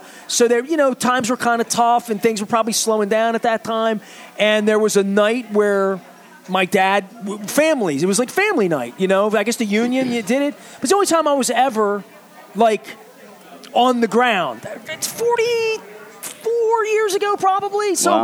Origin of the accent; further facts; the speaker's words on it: Dundalk, Maryland, United States; I live downtown, right? I'm from Dundalk. I come to Costas. I go to Edgemere.